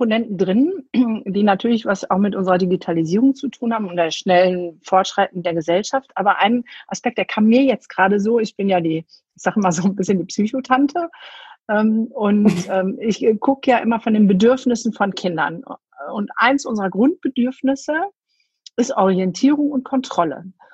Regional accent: North Rhine-Westphalia, Germany; Ich komme aus dem Pott

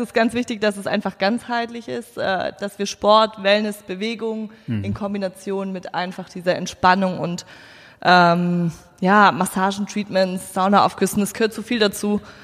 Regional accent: Baden-Württemberg, Germany; Ich komme hier aus Haspelingen-Schwenningen.

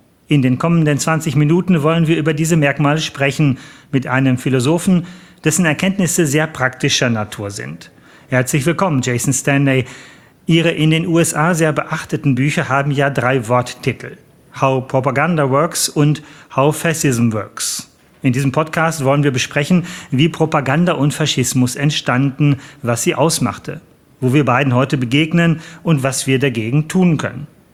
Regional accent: Germany

